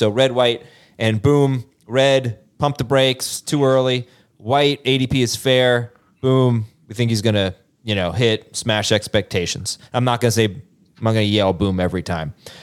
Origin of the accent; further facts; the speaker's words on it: Florida, United States; I'll remind you, where I grew up in Florida, you can go to a store.